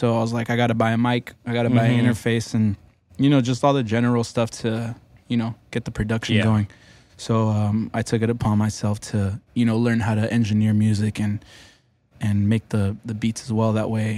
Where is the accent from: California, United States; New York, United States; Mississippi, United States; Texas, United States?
California, United States; Watsonville; I come from Watsonville, California. Born and raised. I'm an artist from Watsonville, California